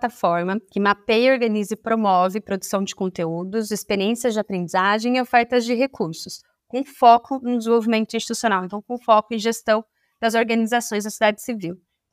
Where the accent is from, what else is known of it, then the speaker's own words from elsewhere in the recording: Campinas, São Paulo, Brazil; eu sou de Campinas, então criei uma ONG aqui em Campinas